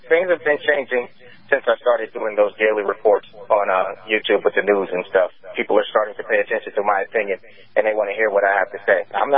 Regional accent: Long Island, New York, United States; I grew up on Long Island, New York, and okay. Long Island, if you've ever lived there, if you've ever experienced life there, Long Island, in my opinion, is one of the most racist places in the United States.

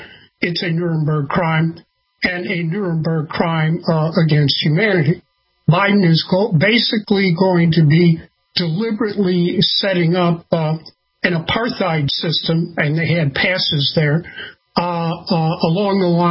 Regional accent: Ireland; he's what we Irish would call, you know, a St. Patrick's Day Irishman.

